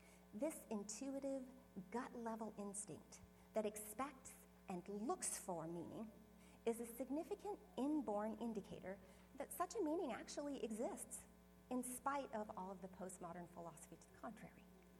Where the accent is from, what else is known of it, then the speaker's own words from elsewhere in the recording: Rice, Washington, United States; I am from Rice, Washington, and I have six children